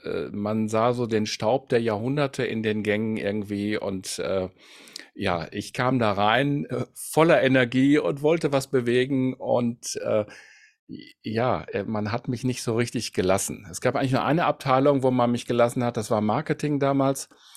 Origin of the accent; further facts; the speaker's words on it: Münster, North Rhine-Westphalia, Germany; Ich komme ursprünglich aus Münster.